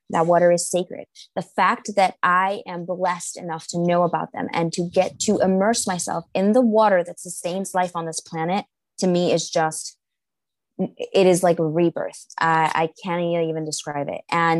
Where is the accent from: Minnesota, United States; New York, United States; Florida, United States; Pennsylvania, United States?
Florida, United States; Miami; moved away as an adult; Now, I lived in Miami. I grew up in Miami. I lived in Miami most of my life. And it wasn't until about the age of, I think, 18 or 19 that I moved out of South Florida.